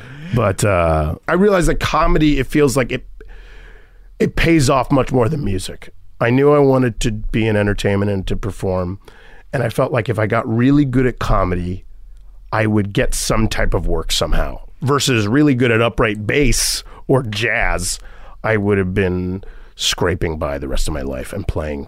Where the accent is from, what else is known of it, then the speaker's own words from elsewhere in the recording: Florida, United States; Because Florida, growing up in Florida, it was so segregated and racist and anti-Semitic and anti-Haitian.